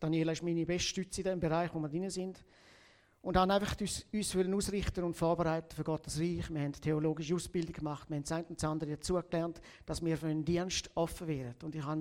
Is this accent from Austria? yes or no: no; Rwanda; nach und nach in Ruanda, wo ich aufgewachsen bin